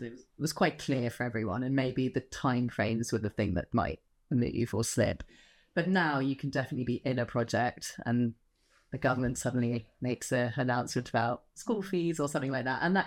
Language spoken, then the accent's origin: English; United Kingdom; We tend to have, as British people, I think, quite a negative perception of the UK.